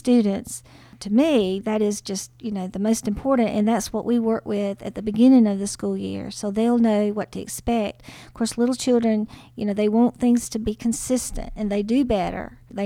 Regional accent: Hawkinsville, Georgia, United States; I'm from Hawkinsville, Georgia, and I teach here at Pulaski County Elementary School

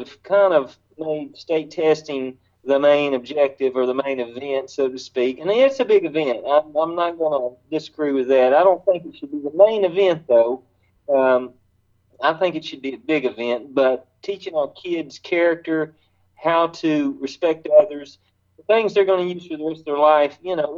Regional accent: Georgia, United States; now in Knoxville, United States; originally I'm from Spalding County, but I am up here right outside of Knoxville, so this is big orange country

